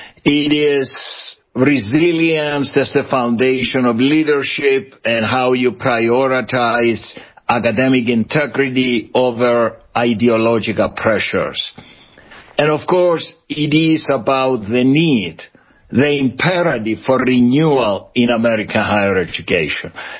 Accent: Cyprus; I was born on the island of Cyprus. I'm Greek Cypriot. Actually, my wife and I were both Greek Cypriots. We grew up in Cyprus. And Jason, I was born in a very small village, no more than 1,000

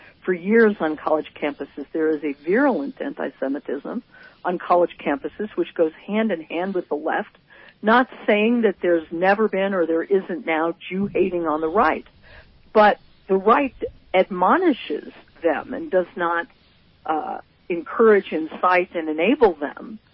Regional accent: Denver, Colorado, United States; also born or lived in New York / Los Angeles; I'm in northern Colorado. Denver is my hometown, even though I lived in New York and L.A. and other places.

